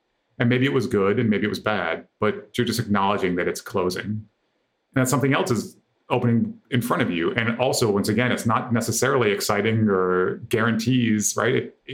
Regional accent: United States; I was raised in the United States, right?

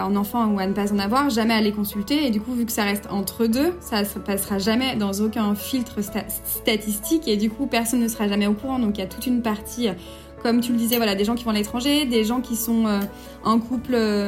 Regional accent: France; c'est des taux vraiment plus meilleurs taux que chez nous en France

